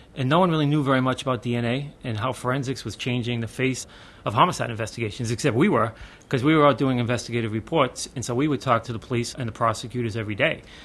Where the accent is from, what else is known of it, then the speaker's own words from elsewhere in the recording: Boston, Massachusetts, United States; Didn't really want to go to New York, mostly because I was from Boston.